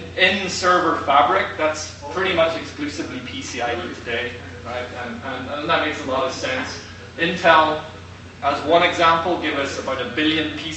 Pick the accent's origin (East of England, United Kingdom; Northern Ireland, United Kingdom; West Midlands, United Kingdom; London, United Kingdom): Northern Ireland, United Kingdom; Belfast; born there; Slieve Donnard is a mountain just south of where I was born in Belfast.